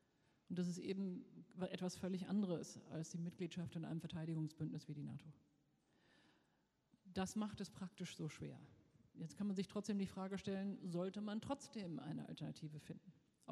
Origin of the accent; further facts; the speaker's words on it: Germany; das sage ich als Deutsche sehr bewusst